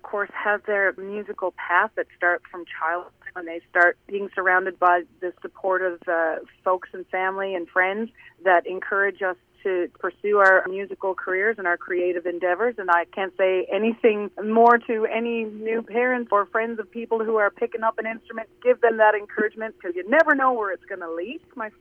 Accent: Newfoundland and Labrador, Canada; Myself, I'm from Labrador

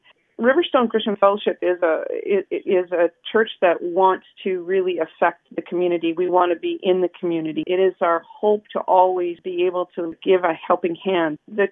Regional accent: Renfrew, Ontario, Canada; now in Arnprior, Canada; I was born and raised in Renfrew, lived there until I was 22, 23 years old, and married a hometown boy from Arne Prior.

